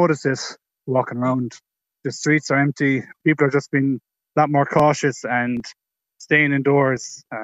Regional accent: Limerick, Munster, Ireland; there from Castletroy in Limerick.

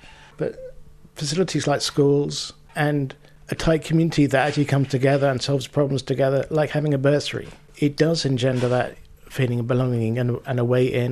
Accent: East of England, United Kingdom; moved away as an adult; also born or lived in London; now in Ireland; I grew up in England, in the Cambridgeshire Fens, and we came to Ireland for a more peaceful, more balanced life. We'd spent 20 years in London.

